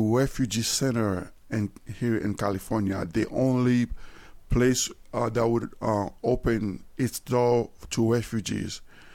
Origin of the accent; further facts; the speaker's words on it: Haiti; now in United States; I'm a son of a pastor. I'm originally from Haiti.